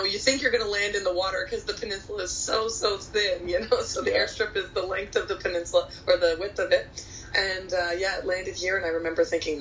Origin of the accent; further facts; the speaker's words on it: Canada; now in Placentia, Belize; I grew up in Canada, and so now living in Placentia